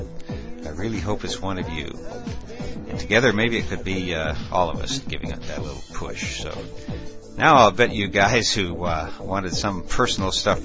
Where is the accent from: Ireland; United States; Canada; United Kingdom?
Ireland; Back in the 80s, before I first discovered MDMA, I was an Irish Catholic Republican lawyer. Today I'm still Irish, but no longer do I believe any of that bullshit I believed back then.